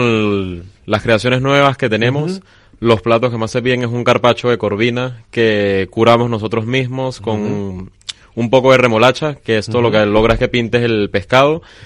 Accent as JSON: {"language": "Spanish", "country": "Venezuela", "said": "de vivir ya en diferentes países y trabajar en diferentes países y concuerdo con Diego, la cocina española, yo siendo venezolano y de orígenes portugueses"}